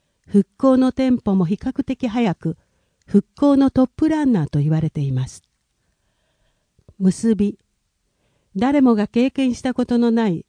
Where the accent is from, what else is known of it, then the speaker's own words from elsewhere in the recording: Onagawa, Miyagi, Japan; 私のふるさと女川町に住む年老いた両親